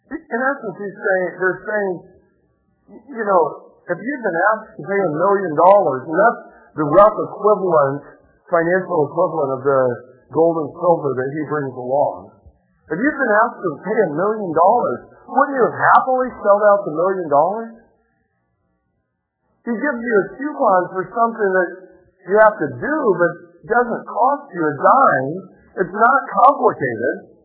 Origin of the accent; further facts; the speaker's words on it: Indiana, United States; you all know I grew up in Indiana, and if I need to swim in clean water, I don't go to Spring Creek. I go and swim in Lake Michigan.